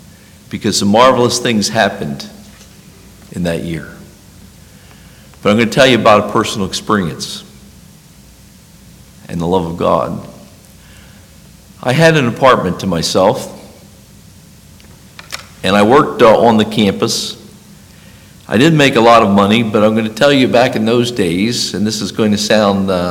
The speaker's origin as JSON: {"language": "English", "region": "New Jersey", "country": "United States", "said": "When I was a teenager in high school, I'm from New Jersey, I had attempted to read the Book of Mormon on various occasions"}